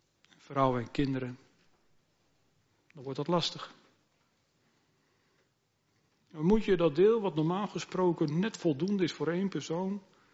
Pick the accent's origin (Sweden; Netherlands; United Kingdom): Netherlands; Harderwijk, Gelderland; Bij het woord markt heb ik altijd het beeld van de markt voor ogen van de plaats waar ik opgegroeid ben, Harderwijk.